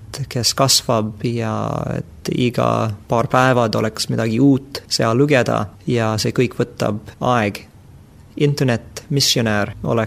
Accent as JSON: {"language": "Estonian", "country": "Canada", "second_language": "Estonian", "said": "aga kui ma ütleks, et ma olen Kanadast, see on täiesti igav."}